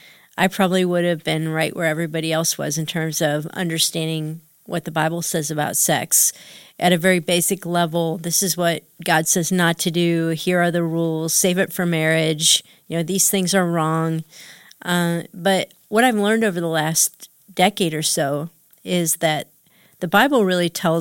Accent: Akron, Ohio, United States; I live right down the street from you guys, so sort of-ish. I'm from Akron.

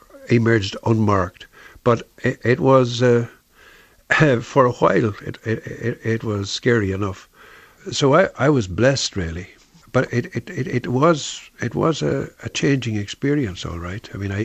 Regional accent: Ireland; There are poems about my inheritance as an Irish writer.

